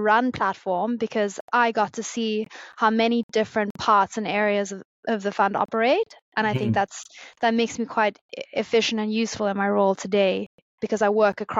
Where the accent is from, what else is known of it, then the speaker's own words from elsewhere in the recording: South Africa; born there; moved away; I was born in South Africa. My parents actually moved over in the early 20s. So I have an Irish heritage, but a South African born, so a good mix of two great cultures.